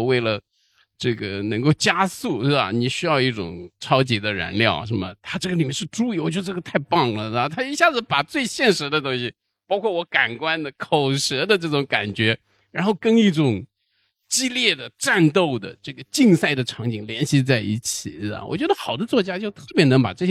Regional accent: Nantong, Jiangsu, China; 那么我从小我的家乡是南通，那么到南通呢，我们原来啊就是因为没有桥，船是我们唯一的交通工具

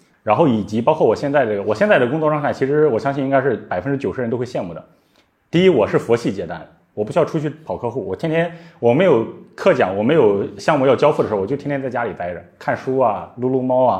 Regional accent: Weihai, Shandong, China; 因为我其实首先我不是北京人，我山东人，山东威海的。 然后我家里就是普通的家庭，然后也是农村出来的，就爸妈都是普通的工人。

